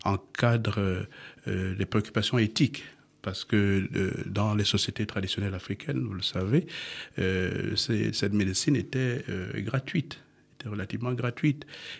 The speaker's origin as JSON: {"language": "French", "region": "South", "country": "Cameroon", "said": "Je suis originaire du Cameroun, plus exactement entre Douala Yaoundé et Iséka. C'est le sud du Cameroun, si vous connaissez un peu."}